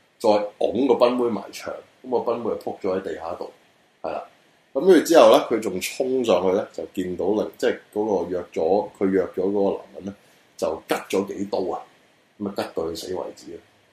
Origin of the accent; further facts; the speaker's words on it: Hong Kong; 即係幫我哋香港人